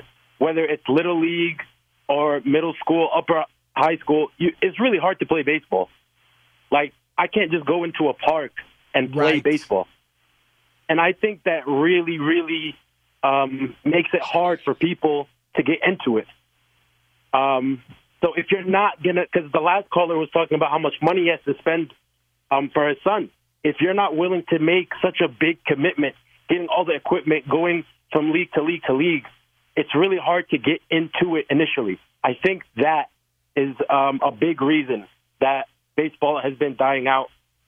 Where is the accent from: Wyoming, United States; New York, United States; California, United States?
New York, United States; Brooklyn; So I'm from Brooklyn. I grew up here my whole life. I'm 28.